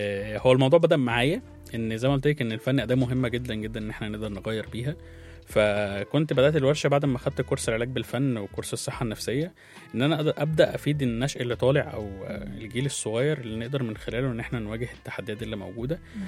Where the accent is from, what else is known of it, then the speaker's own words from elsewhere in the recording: Egypt; لان احنا كمصريين بالنسبة لنا 99% من لندن بيشربوا كحول وكده